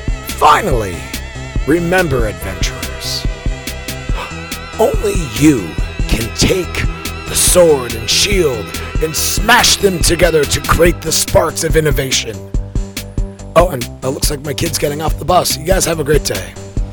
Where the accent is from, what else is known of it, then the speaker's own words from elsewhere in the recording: Connecticut, United States; We're from Connecticut, so, you know, the leaves are beautiful.